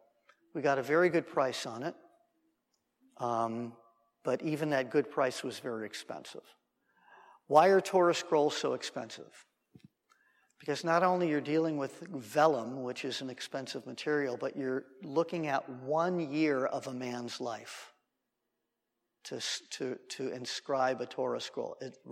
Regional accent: Los Angeles, California, United States; I grew up in Los Angeles, and I went to a very large...

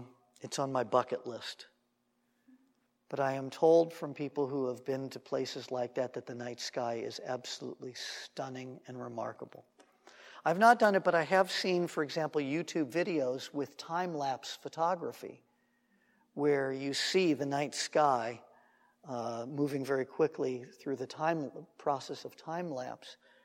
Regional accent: Los Angeles, California, United States; I grew up in Los Angeles in the midst of the city with all the ambient light and the smog and the haze

